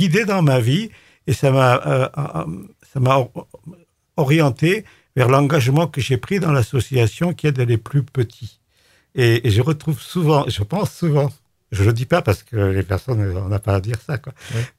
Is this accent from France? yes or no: yes; Nîmes, Occitanie, France; born there; je suis issu d'un village des Cévennes. Moi, je suis né à Nîmes, mais mes parents étaient de là-haut, et j'y vais souvent.